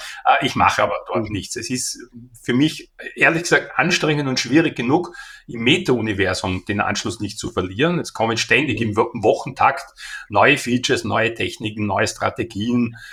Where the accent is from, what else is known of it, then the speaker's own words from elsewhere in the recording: Burgenland, Austria; accent: Austrian; Wie am Dialekt unschwer erratet, komme ich aus Österreich. Ich bin im Osten Österreichs geboren, aufgewachsen in der Nähe vom Neusiedler See. Daher konnte ich auch surfen, bevor ich Radfahren konnte, wie ich klein war. Habe dann eine Zeit in Wien gelebt